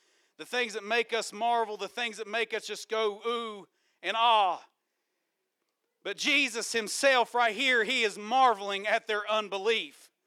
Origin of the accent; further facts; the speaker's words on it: West Virginia, United States; And I'm looking at this water, and I'm from West Virginia, and when I see rocks in the water, I'm not jumping.